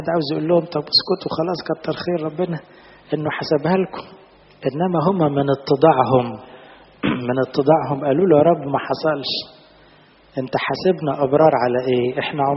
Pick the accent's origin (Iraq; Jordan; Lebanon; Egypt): Egypt; ناس عندنا في مصر ممكن تلاقي جلابيته على اللحم